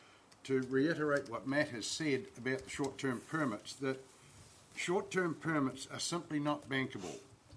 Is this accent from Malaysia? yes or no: no; Atirihua, New Zealand; from Atirihua and sitting currently as Chair of ORUG